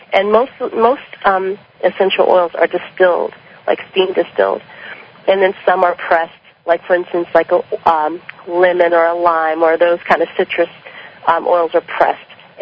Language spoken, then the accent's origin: English; New York City, New York, United States; Well, I grew up in New York City, but my background, I'm sorry.